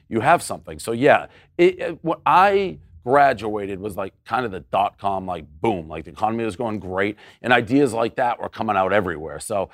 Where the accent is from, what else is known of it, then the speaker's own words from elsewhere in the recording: Boston, Massachusetts, United States; I lived in an era growing up in Boston, like Dan Shaughnessy's a local sports writer.